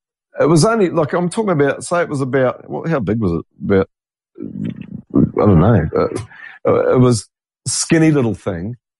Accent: New Zealand; considering I'm a Kiwi.

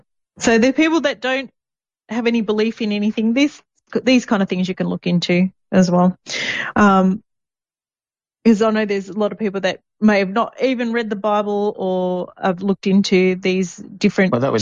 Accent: Gold Coast, Queensland, Australia; from Gold Coast, Australia.

